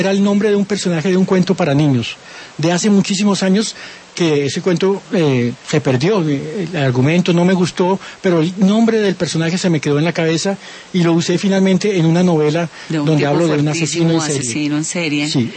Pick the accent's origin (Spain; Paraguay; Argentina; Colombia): Colombia; Pasto, Nariño; now in Bogotá, Colombia; Viví en la provincia, en Pasto, una ciudad pequeña con sus problemas de ciudad pequeña, y en Bogotá, que es la capital de Colombia